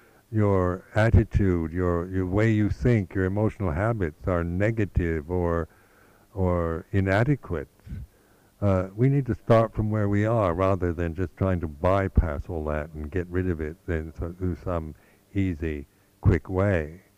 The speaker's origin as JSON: {"language": "English", "country": "United States", "said": "like I'm an American, so how Americans speak is quite different from the British."}